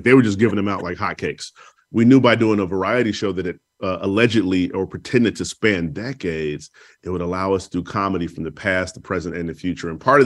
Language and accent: English; Chicago, Illinois, United States; You know, I would hear about my hometown in the news and I'd be like, I don't know what city they're talking about.